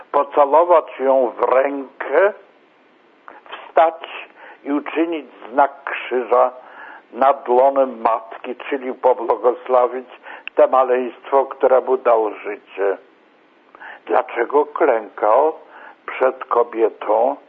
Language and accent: Polish; Vilnius County, Lithuania; urodziłem się na Wężczyźnie 92 lata temu, zobaczcie, jaki stary jestem, i dlatego też wychowałem się tam, nasiąkając tymi pięknymi tradycjami